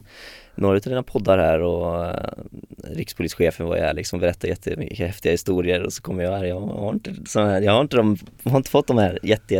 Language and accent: Swedish; Strömstad, Västra Götaland County, Sweden; jag skulle hamna liksom i min hemstad Strömstad.